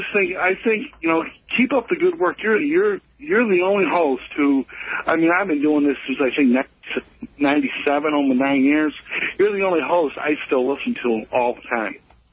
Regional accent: Ohio, United States; I'm from Northern Ohio.

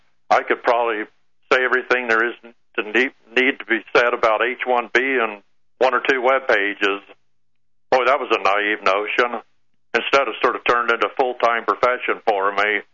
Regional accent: El Paso, Texas, United States; now in Scottsdale, United States; So, anyhow, I grew up in El Paso, Texas. I graduated from UTEP, which some of us euphemistically call Harvard on the border.

